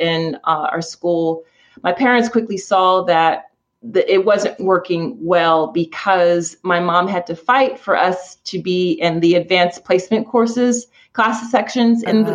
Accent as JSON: {"language": "English", "town": "Philadelphia", "region": "Pennsylvania", "country": "United States", "tie": "born or raised there", "said": "So I grew up in Philly, a real urban kid."}